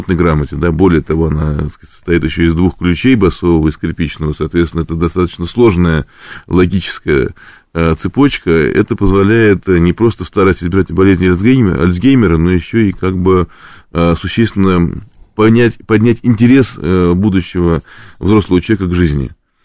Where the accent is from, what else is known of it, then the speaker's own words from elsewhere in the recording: Moscow, Russia; И я хочу похвалить наш город и мой родной город Москву